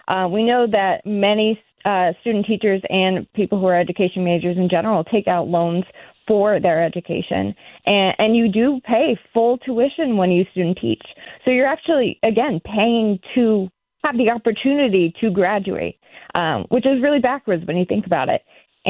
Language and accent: English; Connecticut, United States; I know many people from my own high school. I grew up in Connecticut.